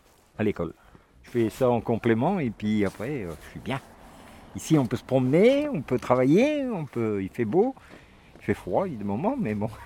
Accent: Hauts-de-France, France; moved away as an adult; Moi, je suis originaire de la Somme, là-haut. Tout en haut. Et je suis arrivé en Rhône-Alpes en 88. Et puis, j'en suis plus reparti.

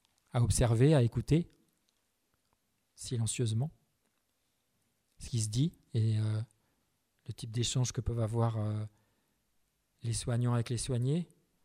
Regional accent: Paris, Île-de-France, France; moi je suis parisien et on en voit dans la rue, hein, à Paris.

